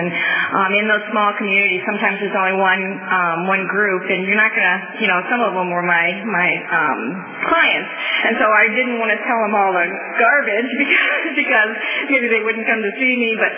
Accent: St. Louis, Missouri, United States; You know, when I was a kid, growing up in St. Louis, I was scared of everybody on the street.

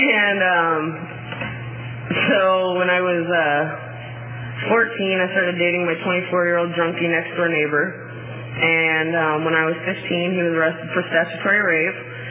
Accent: Bakersfield, California, United States; I'm from Bakersfield originally

